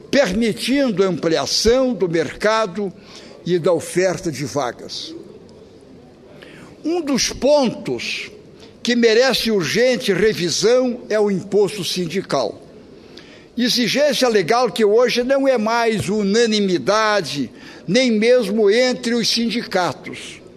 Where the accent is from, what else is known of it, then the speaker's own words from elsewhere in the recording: Santa Catarina, Brazil; Antes de mais nada, também quero, até como catarinense, me solidarizar com o drama aqui exposto